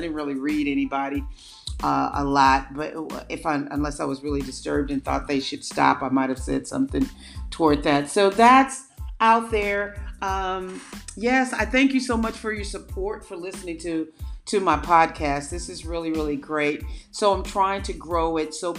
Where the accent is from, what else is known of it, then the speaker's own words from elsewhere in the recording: Gary, Indiana, United States; A few things going on in Gary, Indiana, my hometown. Big shout out to Gary, Indiana. I love you. I love my city.